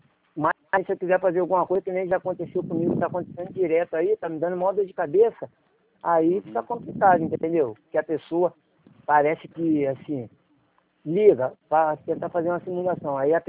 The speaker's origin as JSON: {"language": "Portuguese", "region": "Rio de Janeiro", "country": "Brazil", "said": "Sou da Tijuca."}